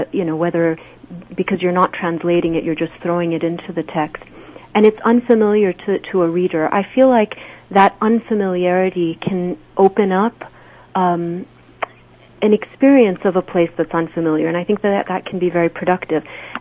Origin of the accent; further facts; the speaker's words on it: Kuwait; also born or lived in St. Louis, United States; I was born in Kuwait, but was just a few months old when my parents moved to the UK and then to the US, to St. Louis, Missouri. And we didn't return back to Kuwait until I was six. So my first language was actually English rather than Arabic.